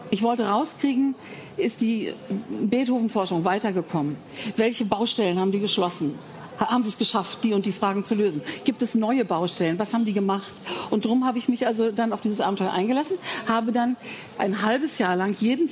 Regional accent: Bonn, North Rhine-Westphalia, Germany; Als ich klein war, als ich Kind war, bin ich in Bonn zur Schule gegangen, Kindergarten und groß geworden.

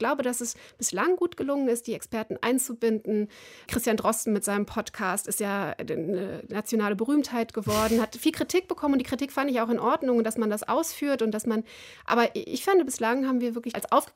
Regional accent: North Rhine-Westphalia, Germany; natürlich Ischgl, aber auch bei uns in Nordrhein-Westfalen ist ja nicht alles so lupenrein gelaufen.

